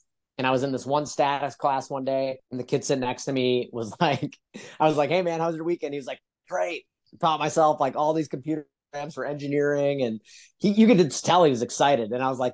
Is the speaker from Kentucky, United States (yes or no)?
no; Wisconsin, United States; So I'm from Wisconsin originally, born and raised.